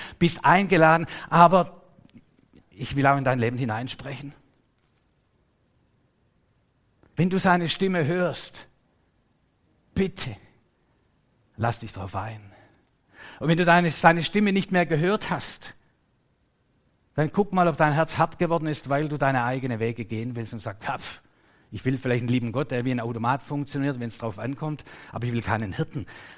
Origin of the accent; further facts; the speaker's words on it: Baden-Württemberg, Germany; Und wir sind ja im Schwabenland groß geworden.